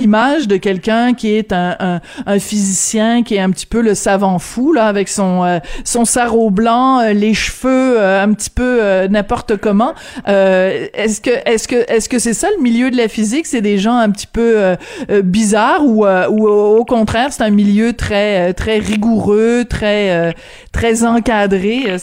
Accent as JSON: {"language": "French", "town": "Montreal", "region": "Quebec", "country": "Canada", "tie": "born or raised there", "moved": "as an adult", "lives_now": "United States", "said": "moi je suis partie de Annecy, un quartier sympathique, populaire de Montréal."}